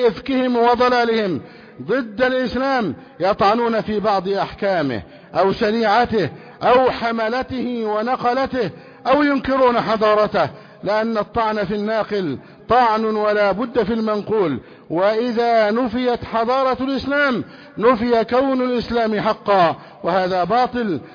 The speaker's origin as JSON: {"language": "Arabic", "country": "Egypt", "said": "اللهم احفظ بلدنا مصر، اللهم احفظ حدود مصر شمالها وجنوبها وشرقها وغربها"}